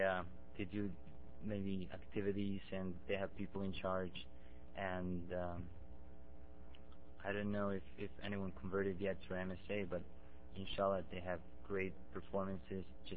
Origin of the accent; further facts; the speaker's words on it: Bosnia & Herzegovina; I'm from Bosnia.